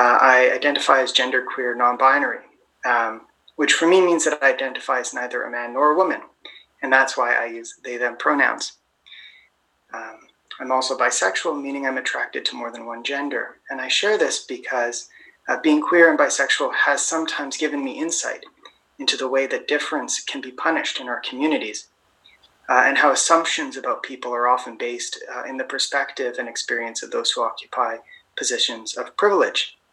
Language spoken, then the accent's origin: English; Calgary, Alberta, Canada; I grew up in Mokinstis, called Calgary, which is on Treaty 7 territory, and those are the lands of the Niitsitapi people, the Blackfoot Confederacy.